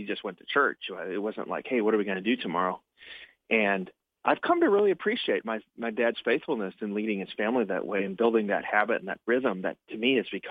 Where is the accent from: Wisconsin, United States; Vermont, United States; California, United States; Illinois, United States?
Illinois, United States; Chicago; I grew up in the Chicago suburbs, born and raised there, and I still have some fondness for my home state and home city, you know, so I'm consider myself a Midwesterner.